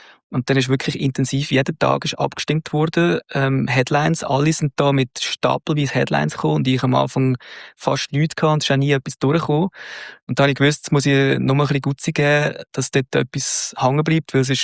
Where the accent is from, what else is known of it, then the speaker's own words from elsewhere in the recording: Switzerland; Und ich als Schweizer bin dort schon als Ausländer eingestuft worden.